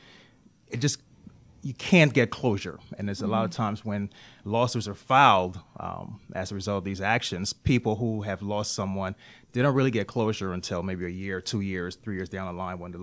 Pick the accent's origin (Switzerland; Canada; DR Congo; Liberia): Liberia; now in United States; My uncle was a senator. I'm from Liberia, so he's the president of the Senate back there.